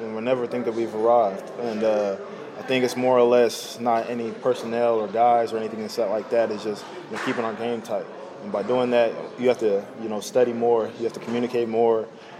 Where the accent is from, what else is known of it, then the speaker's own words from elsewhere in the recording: California, United States; I'm from the Bay Area, so I knew what type of guy he was.